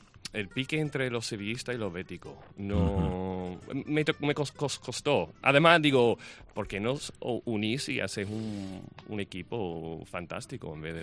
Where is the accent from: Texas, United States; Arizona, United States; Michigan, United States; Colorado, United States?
Michigan, United States; Detroit; Sí, digo, mi ciudad es como Troy, ¿no? Pero sí. Digo, Detroit